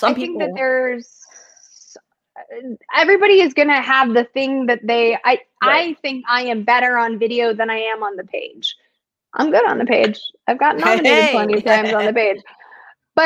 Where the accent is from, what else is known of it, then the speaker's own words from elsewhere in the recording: Chicago, Illinois, United States; For years, I'm from Chicago, he's from Chicago, he lived in Chicago.